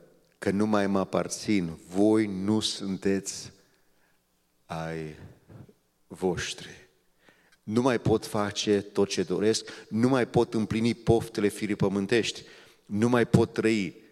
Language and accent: Romanian; Romania; Nu numai că suntem români.